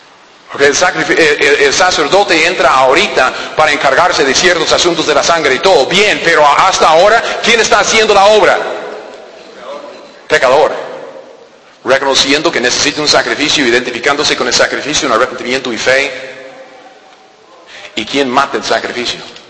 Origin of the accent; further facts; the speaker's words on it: United States; Spanish is a second language; yo tuve que buscar la definición, que soy gringo, aunque sí, no parezco.